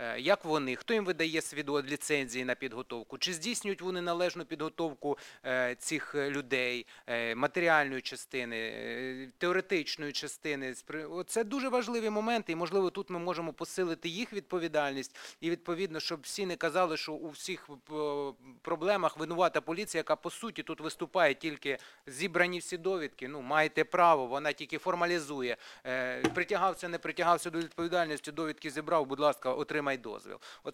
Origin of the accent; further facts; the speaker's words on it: Kharkiv, Kharkiv Oblast, Ukraine; ну як харків'янин не можу ігнорувати